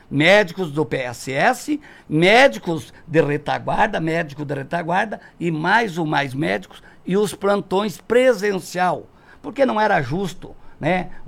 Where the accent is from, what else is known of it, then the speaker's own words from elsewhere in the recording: Nova Esperança, Paraná, Brazil; nasci em Nova Esperança, me criei em Nova Esperança